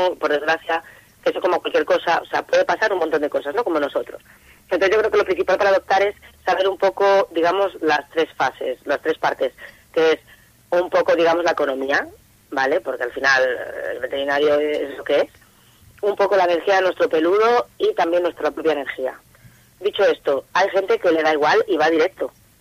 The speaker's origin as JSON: {"language": "Spanish", "town": "Castro Urdiales", "region": "Cantabria", "country": "Spain", "said": "En Laredo, yo soy de Castro, pero trabajo allí."}